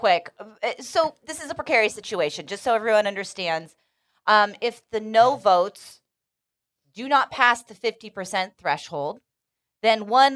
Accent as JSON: {"language": "English", "region": "California", "country": "United States", "said": "Fun little perk of being a Californian."}